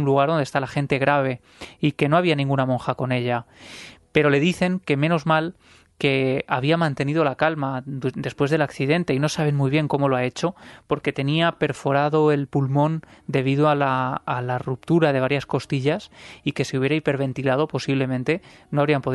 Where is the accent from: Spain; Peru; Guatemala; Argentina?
Spain; Ciudad Real, Castilla-La Mancha; Como decía, yo soy de Ciudad Real, vivo allí